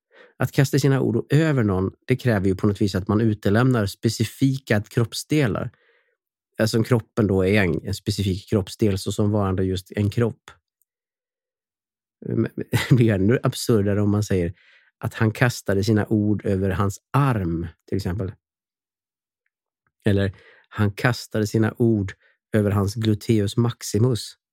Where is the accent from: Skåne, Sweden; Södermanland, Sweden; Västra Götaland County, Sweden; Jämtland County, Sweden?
Västra Götaland County, Sweden; Borås; Jag kommer från Borås. Och i Borås har vi tre saker som vi ägnar oss åt.